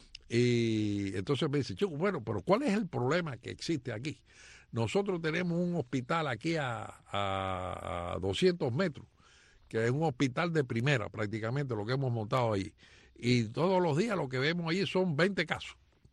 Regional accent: Cuba; Entonces lo vienen a ver a nosotros, que somos cubanos, nosotros no lo vamos a mandar para ningún lado.

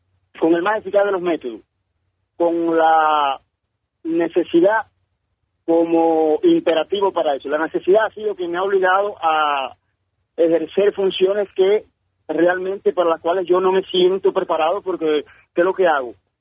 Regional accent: Santiago de Cuba, Cuba; De Tercer Frente.

